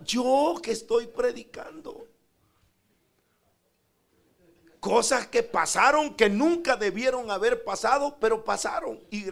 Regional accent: San Francisco Gotera, Morazán, El Salvador; Cuando llegaba a mi pueblo, donde yo había crecido, a San Francisco Gotera, Morazán

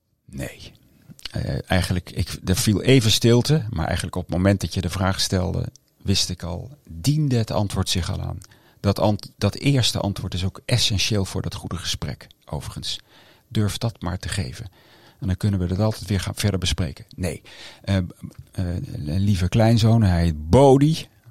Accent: Bilthoven, Utrecht, Netherlands; Ik kom niet uit het Gooi, maar uit Bilthoven. Prachtig gestudeerd in Amsterdam en in Amerika.

